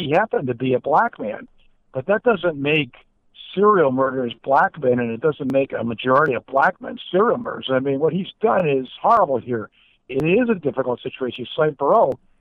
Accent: Mississippi, United States; Look, I'm from Mississippi. I recognize my path is narrow, but the kids around in Mississippi, they say, gosh, that's great.

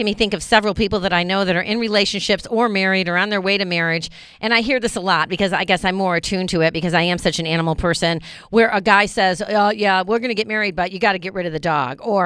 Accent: Watertown, New York, United States; You know I'm from Watertown.

